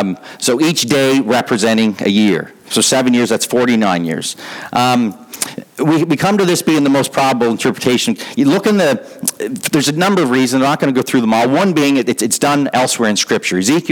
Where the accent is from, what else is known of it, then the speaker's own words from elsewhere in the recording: Murray Harbor, Prince Edward Island, Canada; also born or lived in Charlottetown; I was born in Murray Harbor, although I wasn't born in Murray Harbor, I was born in Charlottetown, but then they took me back to Murray Harbor.